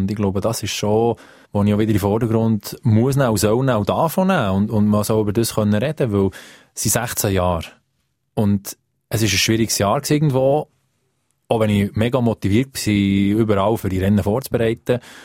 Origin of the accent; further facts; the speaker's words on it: Switzerland; dass ich wieder zurückkomme in die Schweiz, in meine Heimat, da wo ich daheim bin, wo die Wurzeln sind